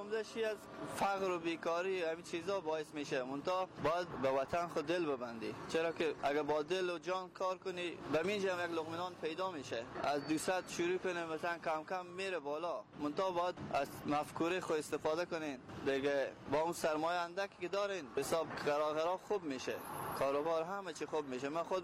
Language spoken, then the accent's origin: Persian; Kunduz, Afghanistan; also born or lived in Tehran; now in Herat, Afghanistan; از ولایت هراتم فعلا، منطقه اصلیت از قندوز.